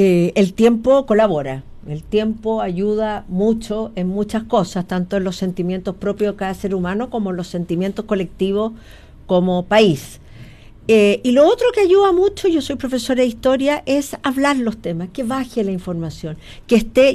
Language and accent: Spanish; Chile; como somos los chilenos, ciudadanos todos